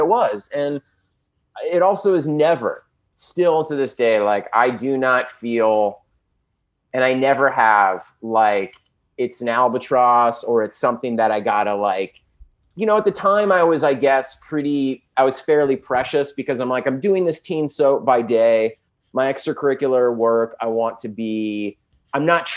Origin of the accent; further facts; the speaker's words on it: San Diego, California, United States; now in Los Angeles, United States; I'm from San Diego. I've lived in LA for 20 years. I'm definitely a beach bum now more than ever since high school.